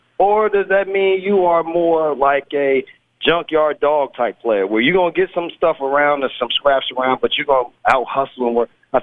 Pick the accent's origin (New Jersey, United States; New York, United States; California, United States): New Jersey, United States; because I guess they thought because I was from Jersey, I played in the park.